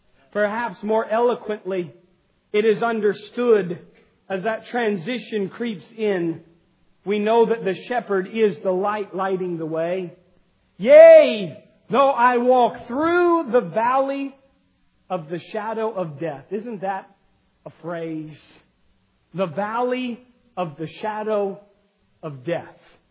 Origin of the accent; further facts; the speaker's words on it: Virginia, United States; now in Charlotte, United States; When I was little and I grew up in Northern Virginia, we had a basement.